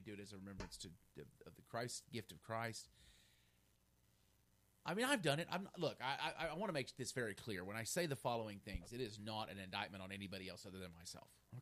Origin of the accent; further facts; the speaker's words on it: Oklahoma City, Oklahoma, United States; I said, where'd you grow up? I said, Oklahoma City. Well, I did too.